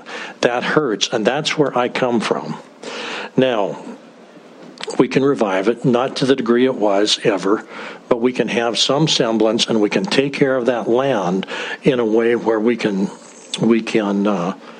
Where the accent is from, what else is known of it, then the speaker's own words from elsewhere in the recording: Eureka, California, United States; managed operations up in my hometown of Eureka.